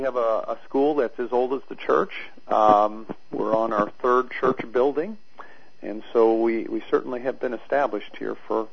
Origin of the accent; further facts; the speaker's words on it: North Dakota, United States; also born or lived in Missouri; And I grew up in North Dakota. I served a church in Missouri near Holt Summit. Well, actually near Jefferson City for almost 7 years, and then I've been here about 9 years.